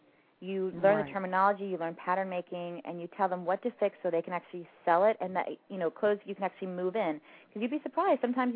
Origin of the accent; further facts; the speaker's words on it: Texas, United States; Like, I know I'm originally from South Texas